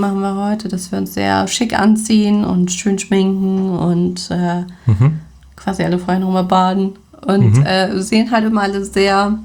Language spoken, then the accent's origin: German; Bavaria, Germany; ich bin ja in Bayern geboren und da war halt noch als Kind sogar richtig Schnee.